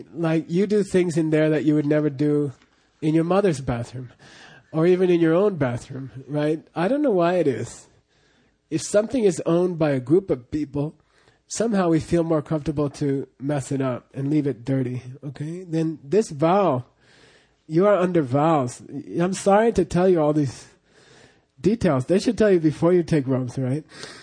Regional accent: New Jersey, United States; Where I grew up in New Jersey at the temple, every time we had Sechu, me and Jampa would just be we'd grimace

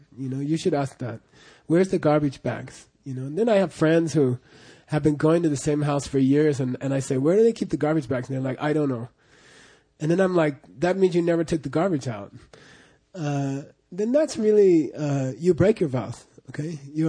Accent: New Jersey, United States; Where I grew up in New Jersey at the temple, every time we had Sechu, me and Jampa would just be we'd grimace

